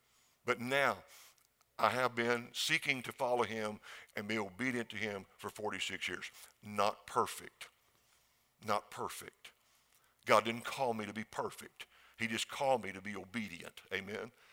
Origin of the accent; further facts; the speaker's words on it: Seminole, Texas, United States; Well, I was really from West Texas, Seminole, way out on the high plains near Lubbock, and that's where I grew up.